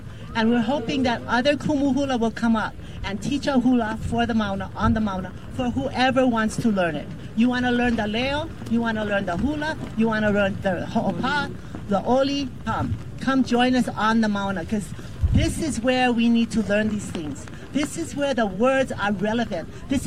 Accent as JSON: {"language": "English", "town": "Oahu", "region": "Hawaii", "country": "United States", "said": "We're here from Oahu, Mapuana de Silva and I. We were initial, and as well as Noi Noi, you know, we're from Oahu."}